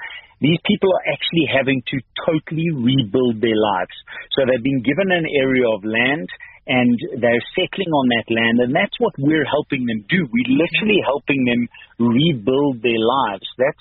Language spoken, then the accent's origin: English; South Africa; I think we as a South African nation need to realize that this is a potential risk to us as a nation as well